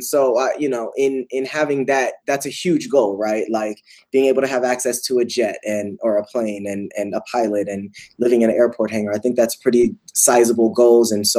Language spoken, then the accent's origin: English; California, United States; now in Colorado, United States; I'm from California. I live in Colorado right now. But California, I kind of traded the beaches for the mountains.